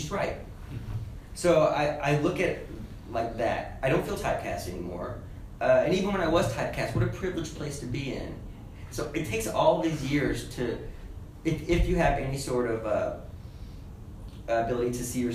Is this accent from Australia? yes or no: yes; Australia; I'm Australian, I didn't pay to come here.